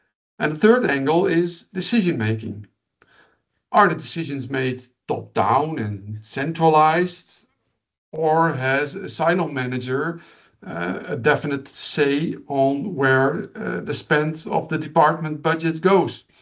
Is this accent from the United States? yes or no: no; Netherlands; from the Netherlands.